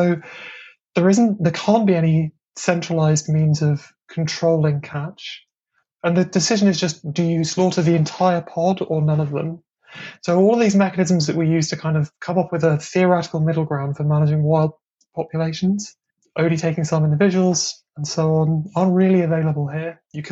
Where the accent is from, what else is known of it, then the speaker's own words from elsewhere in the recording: England, United Kingdom; where I grew up in England